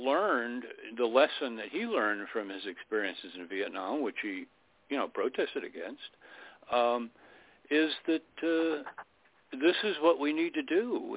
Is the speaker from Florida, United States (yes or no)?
yes; Florida, United States; I was raised in South Florida, almost on the Keys, with no air conditioning back in the late 50s and 60s.